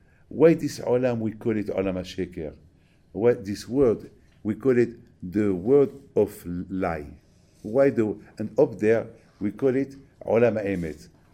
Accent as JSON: {"language": "English", "town": "Paris", "region": "Île-de-France", "country": "France", "said": "I'm from Paris. I live in France."}